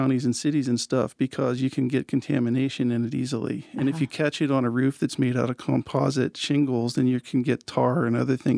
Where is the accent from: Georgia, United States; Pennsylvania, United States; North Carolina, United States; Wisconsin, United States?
Pennsylvania, United States; Southwestern Pennsylvania was where I grew up. My picture on the label of the Dutch and Dewey products is actually my grandfather, and that's on the farm that I grew up on in Pennsylvania.